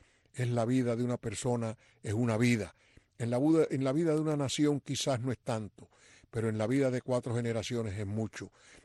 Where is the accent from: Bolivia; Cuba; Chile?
Cuba; moved away; nosotros que estamos fuera, que somos tan cubanos, más cubanos de ellos, más cubanos que ellos, porque vivimos más con ellos dentro de Cuba